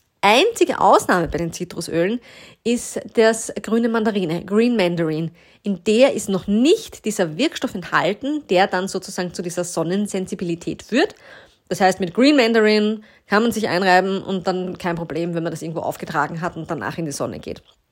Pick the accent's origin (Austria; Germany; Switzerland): Austria; auch scheinbar endlich bei uns in Österreich der Sommer an, Mitte, Ende Juni.